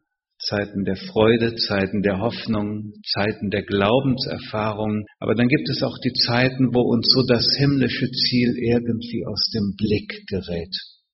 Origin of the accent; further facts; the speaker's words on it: Rhineland-Palatinate, Germany; Ah, ich komme aus dem Westerwald, da war das ganz toll mit der Sonne.